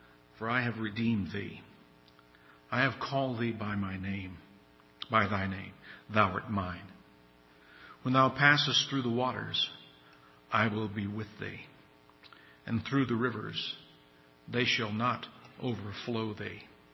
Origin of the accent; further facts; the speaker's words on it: Kentucky, United States; But we lived in northern Kentucky. I was born and raised there in Kentucky.